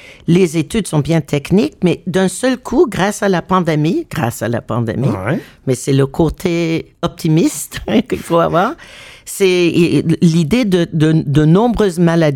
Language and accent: French; Quebec, Canada; comme je suis Québécoise